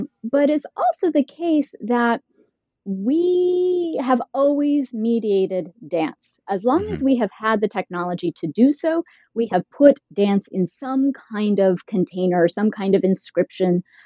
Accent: Utah, United States; also born or lived in Idaho; I grew up in Utah and Idaho, and I grew up within a very conservative faith community.

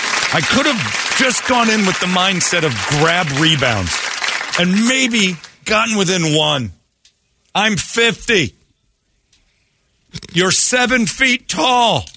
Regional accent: Philadelphia, Pennsylvania, United States; Yeah. Philadelphia cream cheese. I'm from Philly.

